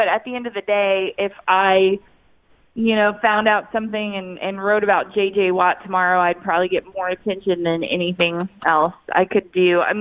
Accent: San Antonio, Texas, United States; I grew up in San Antonio, and that's all we had.

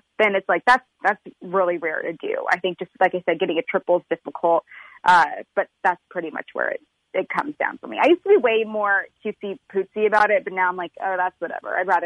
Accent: Reno, Nevada, United States; You mentioned that farm system, and growing up in Reno, watching those guys play in the PCL

